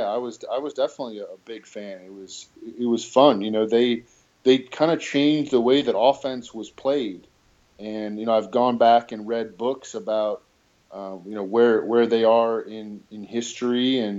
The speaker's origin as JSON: {"language": "English", "town": "St. Louis", "region": "Missouri", "country": "United States", "tie": "born or raised there", "also_born_or_lived": "Fairfax, Virginia", "said": "I was born in Fairfax, Virginia, and lived there until I was like 10 or 11, and then moved to St. Louis, Missouri, lived there from ages 11 to 18, went to high school there, went to Chaminade College Prep."}